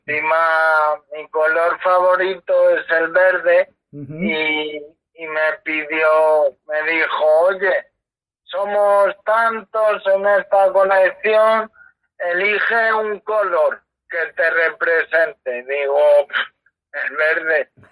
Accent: Seville, Andalusia, Spain; Luego, luego encima soy sevillano.

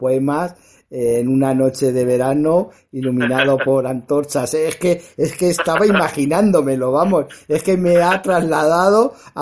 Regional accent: Madrid, Community of Madrid, Spain; a pesar de ser madrileño, soy de origen extremeño por las dos partes

